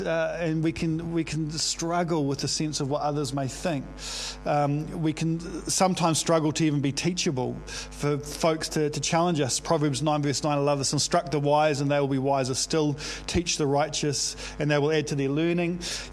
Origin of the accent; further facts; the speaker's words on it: Waikanae, Wellington, New Zealand; He actually was based in my hometown, Waikanae, when I was growing up.